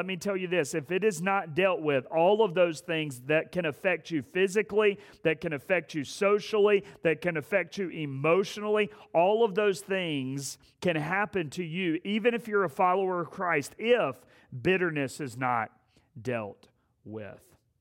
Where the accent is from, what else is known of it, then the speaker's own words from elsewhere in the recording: Asheboro, North Carolina, United States; I grew up in Asheboro, North Carolina, and so I got hired at my home church